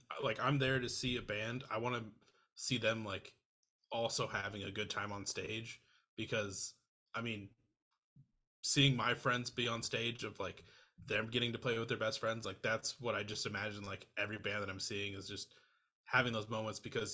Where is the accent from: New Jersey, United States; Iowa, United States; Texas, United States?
Iowa, United States; now in Minneapolis, United States; So I'm originally from Iowa